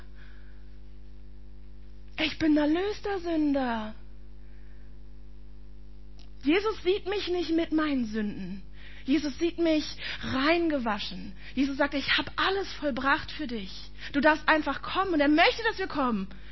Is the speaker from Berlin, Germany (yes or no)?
yes; Berlin, Germany; Ich bin ja Berliner, bei uns gab es nicht unbedingt Religionsunterricht als ordentliches Schulfach.